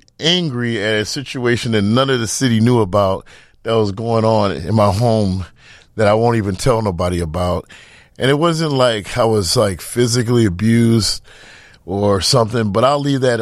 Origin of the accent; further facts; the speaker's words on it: Midwest, United States; growing up in the Midwest is different than growing up in New York or California